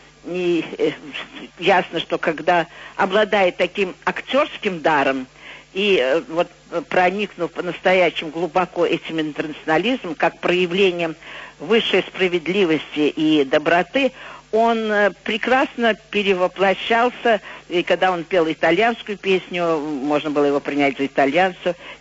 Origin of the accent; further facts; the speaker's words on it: Baku, Azerbaijan; И тут, конечно, я тоже бакинка